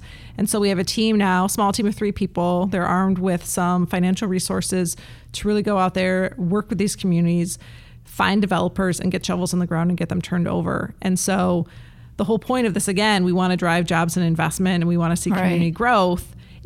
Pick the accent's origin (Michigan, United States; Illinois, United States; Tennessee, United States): Michigan, United States; when I was growing up in Michigan, I'm a product of Michigan Public High School.